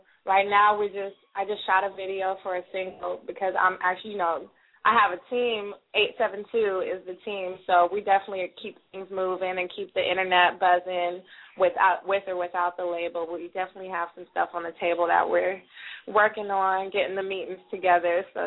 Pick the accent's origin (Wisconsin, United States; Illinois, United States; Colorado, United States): Colorado, United States; Denver; just growing up in Denver, Colorado